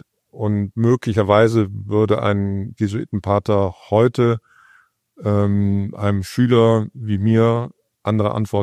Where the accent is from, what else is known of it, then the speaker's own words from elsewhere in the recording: Bonn, North Rhine-Westphalia, Germany; ich komme aus Bonn am Rhein.